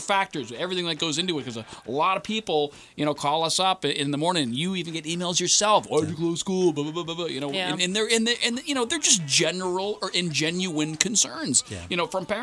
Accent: Lynn, Massachusetts, United States; I mean, I grew up in Lynn. There was always a huge rivalry between, you know, the two major high schools.

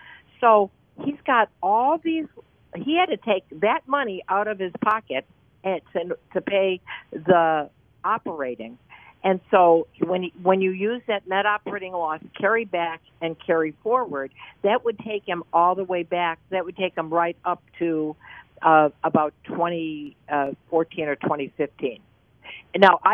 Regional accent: Detroit, Michigan, United States; now in Western New York, United States

